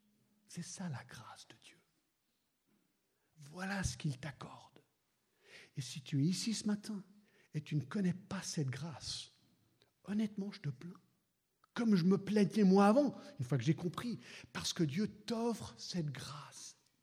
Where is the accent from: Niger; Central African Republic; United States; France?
United States; Je suis rentré aux États-Unis, je suis américain d'origine